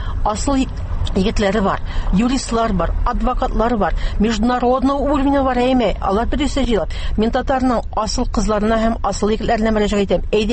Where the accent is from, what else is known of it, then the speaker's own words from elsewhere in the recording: Yevshermä, Tatarstan, Russia; born there; also born or lived in Kazan, Russia / Astrakhan, Russia; язмышым тумышым буенча Чистай Татарстан, Чистай районы, Евшерме авылына Гаис Хакинның авылдашы. Физик яктан мин Евшермәдә тудым. Инде рухи яктан мин Казанда җитештем һәм милли хәрәкәт лидеры булып Әстәхәндә җитештем.